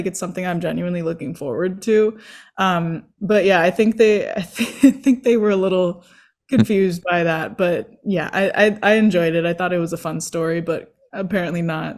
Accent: Santa Monica, California, United States; Yeah, so I'm born and raised in Los Angeles. I grew up in Santa Monica, and then I stayed here until I went to college at Duke University for 4 years

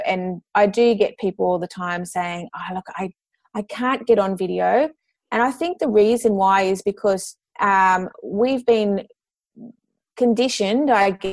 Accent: Sydney, New South Wales, Australia; moved away as an adult; now in Tweed Coast, Australia; And I moved away from Sydney where I had grown up, and to start a new life up here on the Tweed Coast.

